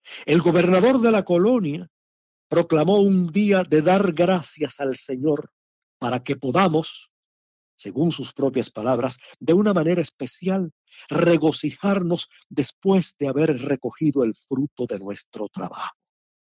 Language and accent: Spanish; Cuba; siendo cubanos